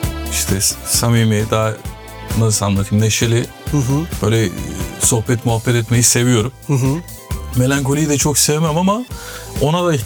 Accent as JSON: {"language": "Turkish", "town": "Boyabat", "region": "Sinop", "country": "Turkey", "tie": "born there", "said": "Yani ben de Sinop doğumluyum."}